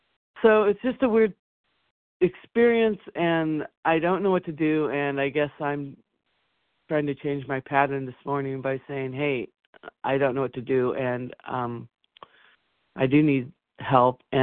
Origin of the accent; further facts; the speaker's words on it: Washington, United States; I'm from Washington State